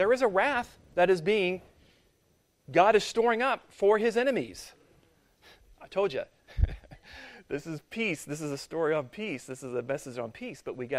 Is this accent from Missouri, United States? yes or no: yes; Kansas City, Missouri, United States; I'm from Missouri originally. A lot of us are kind of, you know, transports in here.